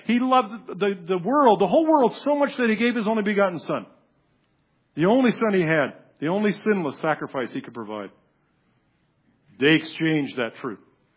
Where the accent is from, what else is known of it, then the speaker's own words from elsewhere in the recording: San Francisco, California, United States; now in Dallas, United States; Because we grew up around Haight-Ashbury.